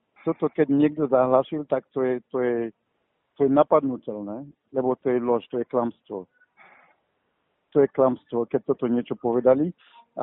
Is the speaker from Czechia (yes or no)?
no; Mali; Slovak is a second language; ja som z Mali.